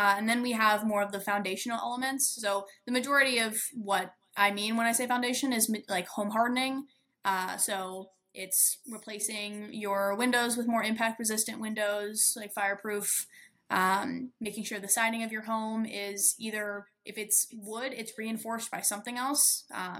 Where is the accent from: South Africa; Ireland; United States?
United States; Las Vegas, Nevada; Well, I grew up in Las Vegas, lots of family in California, and we've always kind of just been aware of wildfires.